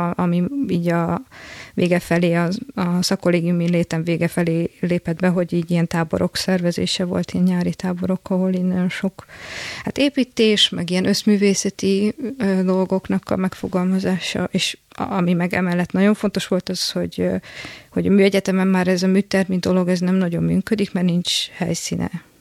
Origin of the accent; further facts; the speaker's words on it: Szombathely, Vas, Hungary; hát otthon Szombathelyről származom, és akkor ott a közelben a határon